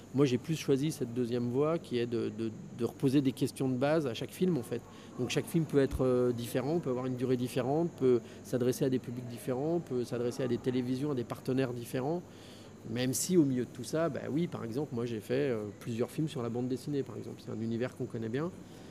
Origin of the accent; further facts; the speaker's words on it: Auvergne-Rhône-Alpes, France; je viens du lac d'Annecy et j'ai pas grand chose de marin.